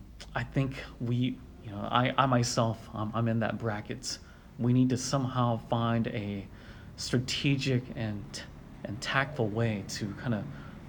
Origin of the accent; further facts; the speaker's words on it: Portland, Oregon, United States; now in Wake Forest, United States; We moved back to my hometown in Portland, pastored there just on a voluntary basis.